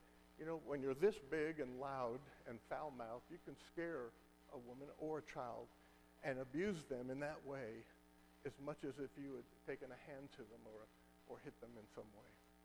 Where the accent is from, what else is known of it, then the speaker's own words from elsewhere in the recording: Los Angeles, California, United States; So when the time came for me to leave home at the age of 17, this was in 1967, I grew up in Los Angeles, it was time to join the Army.